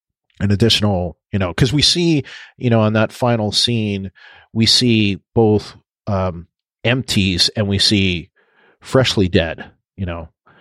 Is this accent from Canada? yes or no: yes; Canada; because I'm originally from Canada, you know, and still I'm technically Canadian.